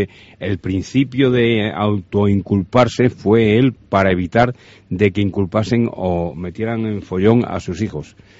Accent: Extremadura, Spain; a mí me pasa, y creo que a muchísima gente que somos extremeños

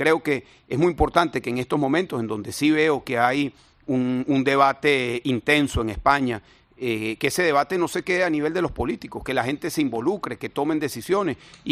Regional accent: Venezuela; now in Spain; somos los venezolanos

